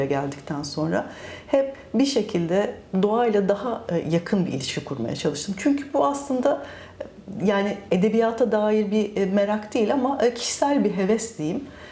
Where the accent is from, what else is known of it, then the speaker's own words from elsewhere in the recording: Büyükada, Istanbul, Turkey; Doğup büyüdüğüm yer olduğu için de büyük ada oluyor.